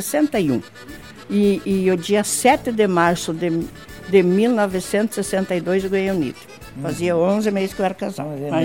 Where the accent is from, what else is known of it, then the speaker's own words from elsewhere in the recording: Condor, Rio Grande do Sul, Brazil; Daí eu fui estudar, voltei para minha terra natal em Condor estudar.